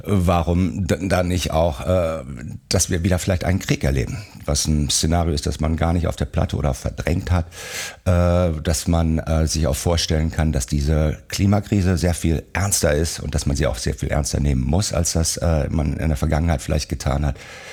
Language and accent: German; Rhineland, Germany; ich komme ja aus dem Rheinland. Wir leben ja im Rheinland